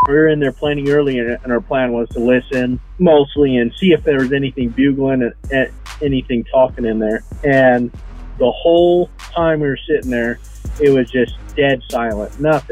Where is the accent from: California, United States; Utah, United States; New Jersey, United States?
Utah, United States; Delta; I grew up in Delta, Utah, kind of a central town, small rural community. Grew up hunting.